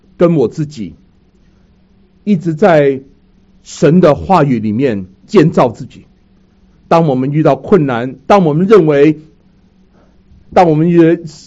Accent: Hong Kong; now in Vancouver, Canada; 我从香港来，那很多时候呢，我们在香港一直很多时候的生活都是富足的

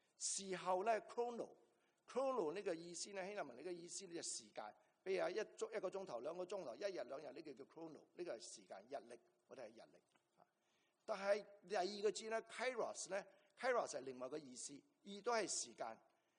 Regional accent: Canada; 所以我哋加拿大人啊，对于中国人好有心嘅。

